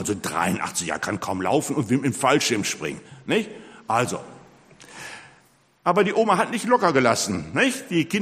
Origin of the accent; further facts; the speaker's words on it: North Rhine-Westphalia, Germany; ich komme ja aus dem Ruhrgebiet, hatten wir kaum was zu essen